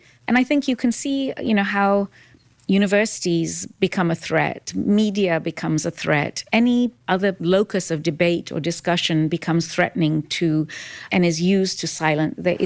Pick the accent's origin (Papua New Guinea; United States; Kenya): Kenya; So I grew up in Kenya under dictatorship.